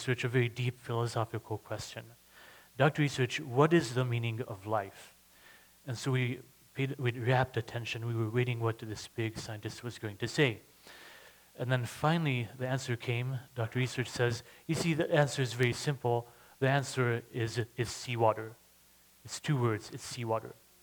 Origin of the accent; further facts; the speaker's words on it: Hungary; I don't have a Louisiana accent like most of you. And I come from Hungary. My parents, actually, they fled communism.